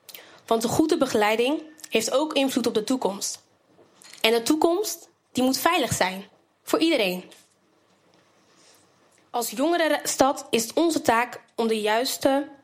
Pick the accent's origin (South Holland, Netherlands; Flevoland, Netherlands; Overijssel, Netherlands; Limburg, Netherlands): South Holland, Netherlands; Rotterdam; Ook dat wij als Rotterdammers ons geroepen voelen samen het verschil te kunnen maken.